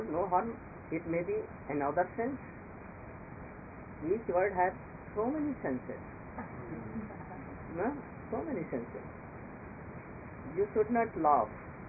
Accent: United States; I'm from America, and I will be going back.

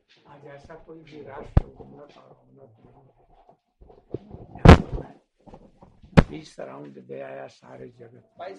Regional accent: Bihar, India; उन्होंने हमको हमारी बोली से समझ लिया कि आप बिहारी।

